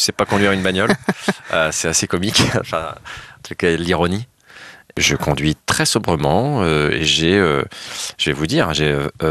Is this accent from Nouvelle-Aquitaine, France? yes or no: yes; Poitiers, Nouvelle-Aquitaine, France; J'avais une guitare chez moi, à Poitiers, dans ma maison, et un piano dans la pièce du bas.